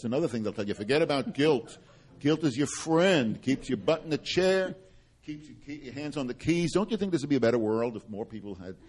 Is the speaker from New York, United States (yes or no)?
yes; New York City, New York, United States; Jewish kid like me, the thing to do growing up in New York City was be a doctor